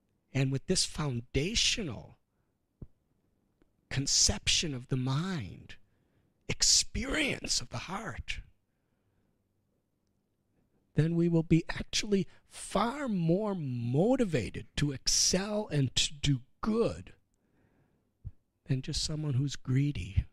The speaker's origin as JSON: {"language": "English", "country": "United States", "tie": "born or raised there", "said": "And when I grew up in America, I heard this verse"}